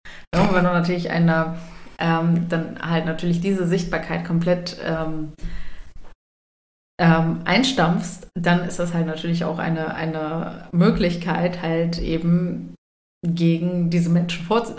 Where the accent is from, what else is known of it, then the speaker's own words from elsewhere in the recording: Oldenburg, Lower Saxony, Germany; Und zwar war ich komme aus Oldenburg und an dem Tag war ich, da war CSD in Oldenburg